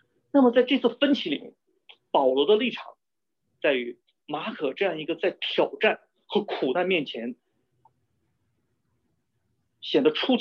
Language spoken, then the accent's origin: Chinese; China; 我们中国人有一句俗语叫什么，青山易改，本性难移。